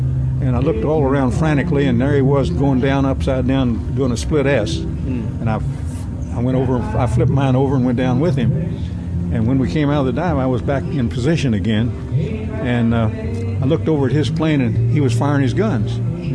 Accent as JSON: {"language": "English", "region": "West Virginia", "country": "United States", "said": "I'm a hillbilly from West Virginia. I had a gun when I was 6 years old."}